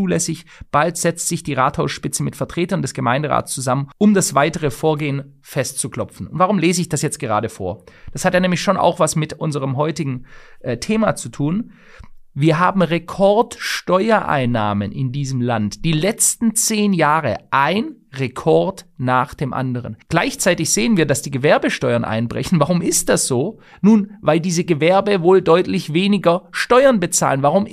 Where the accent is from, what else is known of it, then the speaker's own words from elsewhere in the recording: Stuttgart, Baden-Württemberg, Germany; Ich möchte mal gerade eine vorlesen hier aus meiner Heimatstadt Stuttgart.